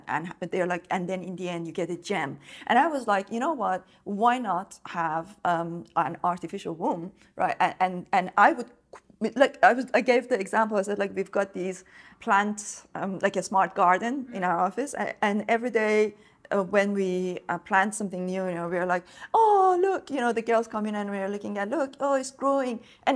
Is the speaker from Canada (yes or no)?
no; Iran; I come from a difficult kind of background. Mm-hmm. I'm sure that, you know, growing up in Iran, you know, under very difficult conditions.